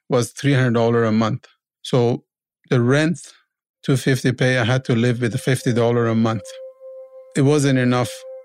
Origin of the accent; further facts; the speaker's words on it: Iran; English is a second language; moved away as an adult; now in Canada; I said, oh, great, because I was a mechanic from Iran, and I thought he found me a job in a mechanic shop.